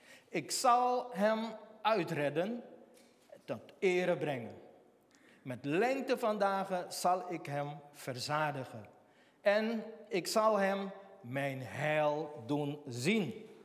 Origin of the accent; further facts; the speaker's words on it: Suriname; Ik zeg, nou... Ik kom uit Suriname. Ja? Ja, ik kom uit Suriname.